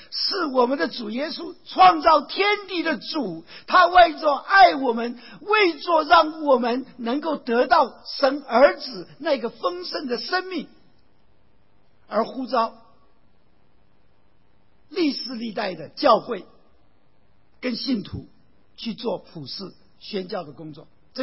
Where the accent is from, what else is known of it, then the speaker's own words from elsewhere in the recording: Taiwan; 也使我们从台湾来的非常的兴奋